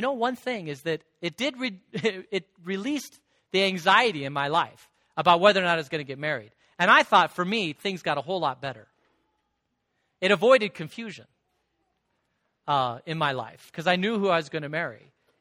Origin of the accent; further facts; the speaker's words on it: Phoenix, Arizona, United States; I remember growing up in Phoenix. Is it okay to grow up in Phoenix?